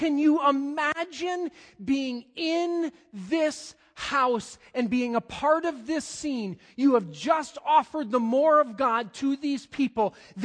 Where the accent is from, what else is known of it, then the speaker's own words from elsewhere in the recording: Hudsonville, Michigan, United States; now in Muskegon, United States; I grew up in Hudsonville, Michigan. I am now in Muskegon, Michigan.